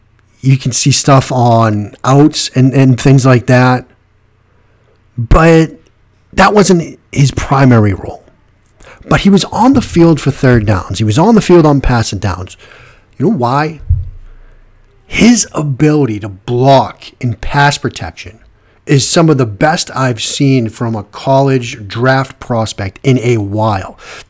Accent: Boston, Massachusetts, United States; accent: Boston; this podcast is just one of the many ways that I flaunt my flagrant Boston accent from time to time.

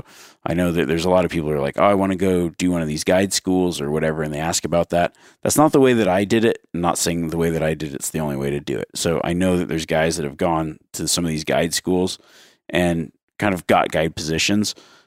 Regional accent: Nevada, United States; I grew up in Nevada, but I also, my grandpa lived in Montana.

